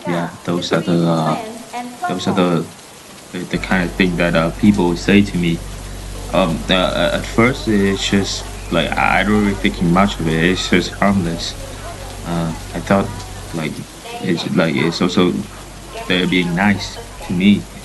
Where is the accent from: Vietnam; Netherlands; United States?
Vietnam; English is a second language; now in Canada; I'm from Vietnam. I live here in Canada, and yeah, this is just my voice. It's how I speak.